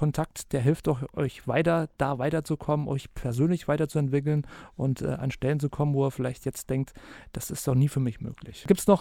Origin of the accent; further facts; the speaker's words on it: Hesse, Germany; born there; weil ich komme ja gebürtig aus dem Vogelsberg.